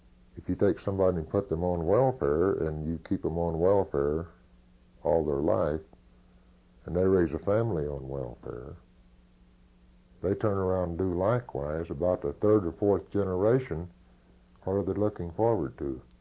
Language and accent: English; Oklahoma, United States; born there; now in California, United States; I'm a Californian by choice. And I certainly have no regrets at having been born in Oklahoma either.